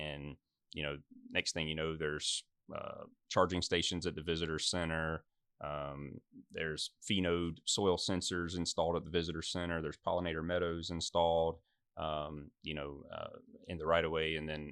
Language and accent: English; Columbus, Georgia, United States; And so then when I was graduating high school, Columbus Tech at the time, I'm from Columbus, they had a 2-year horticulture program.